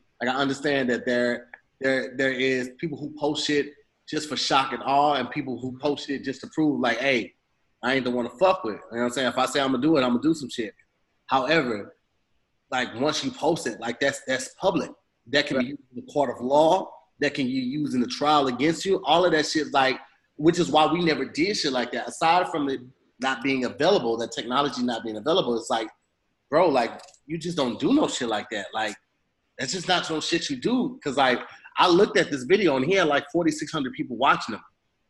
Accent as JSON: {"language": "English", "town": "East St. Louis", "region": "Illinois", "country": "United States", "tie": "born or raised there", "said": "Like, I grew up in East St. Louis, we had our OGs."}